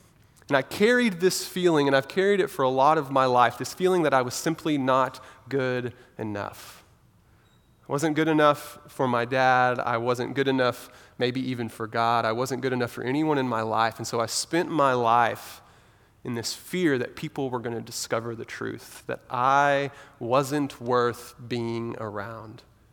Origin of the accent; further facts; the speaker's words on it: Wichita Falls, Texas, United States; So first, I was born and raised here in Wichita Falls, Texas. I'm married to Samantha. She's also from here. We love Wichita Falls. I grew up here.